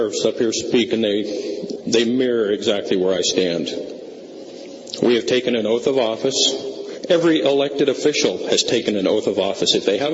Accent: Oregon, United States; I'm from Grant County, Oregon.

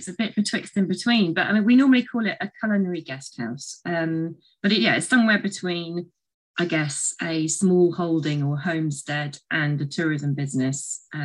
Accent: United Kingdom; moved away as an adult; Me and my partner and my husband, we're both British, but going back a few years now, I mean, at least 10, 15 years ago now, we sort of had the growing feeling that we didn't want to spend the rest of our days in the UK

